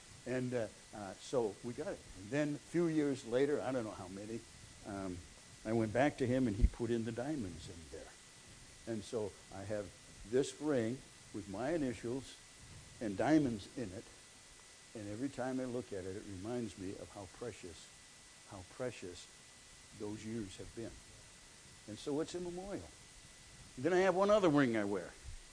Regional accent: New Hampshire, United States; born there; I was born in New Hampshire.

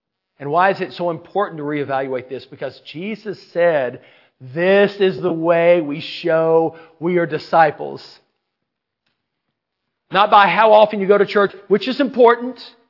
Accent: Mississippi, United States; I grew up in Mississippi. A lot of summers, we would go to a state park in Grenada, Mississippi, 2.5 hours away.

